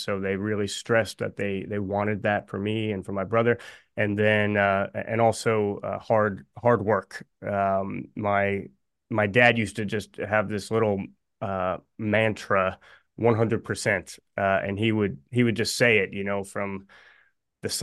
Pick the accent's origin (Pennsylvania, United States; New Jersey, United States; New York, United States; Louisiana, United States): New Jersey, United States; Sure. I grew up in New Jersey. That's sort of ingrained in you when you're from Jersey. You know, it just kind of comes out after your name … from New Jersey.